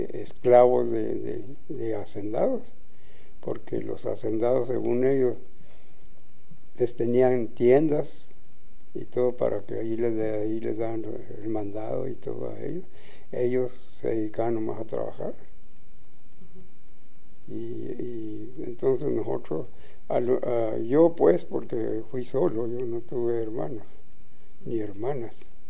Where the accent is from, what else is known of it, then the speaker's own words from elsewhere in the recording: Casas Grandes, Chihuahua, Mexico; born there; Nací en Casas Grandes, Chihuahua.